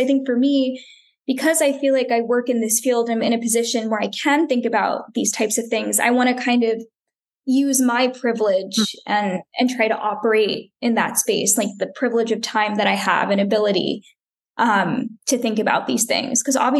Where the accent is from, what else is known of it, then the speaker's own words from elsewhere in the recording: United States; I mean, I am an American